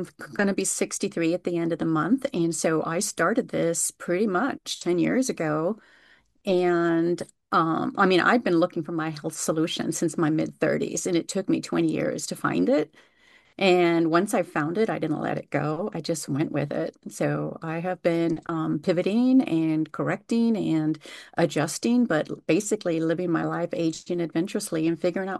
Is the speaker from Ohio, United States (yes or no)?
no; California, United States; I'm in the Los Angeles area. I grew up in the San Gabriel Valley. I'm currently in the high desert.